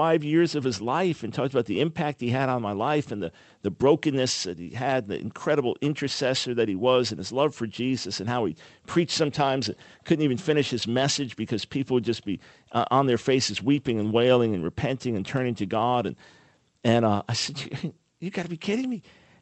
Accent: Island Park, New York, United States; I'm from South Shore, Long Island. I'm born in Manhattan, but raised in Long Island.

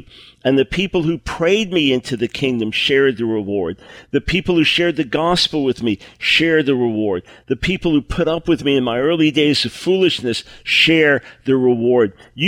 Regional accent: New York, United States; I broke into a house down the block from where I grew up on Long Island.

